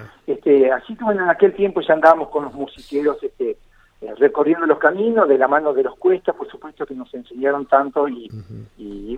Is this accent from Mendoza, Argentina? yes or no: no; Diamante, Entre Ríos, Argentina; En Diamante, Diamante. Soy de Diamante, sí, nacido y criado.